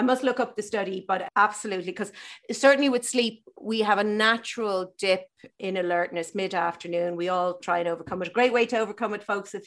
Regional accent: Ireland; growing up in Ireland when I did

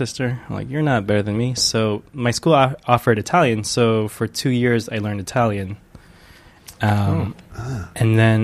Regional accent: Singapore; born there; also born or lived in Indonesia / France / United States; I've lived in Indonesia, I lived in France, I lived in America. I was born in Singapore.

